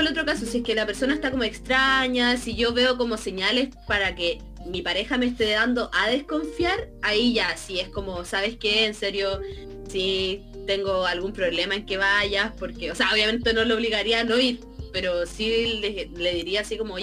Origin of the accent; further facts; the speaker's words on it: Mexico; soy mexicano y no entiendo modismos chilenos.